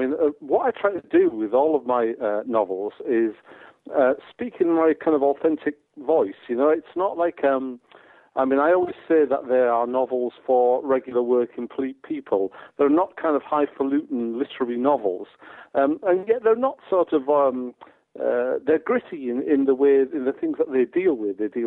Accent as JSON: {"language": "English", "region": "North East England", "country": "United Kingdom", "said": "So it's all kind of second nature to us Teesiders."}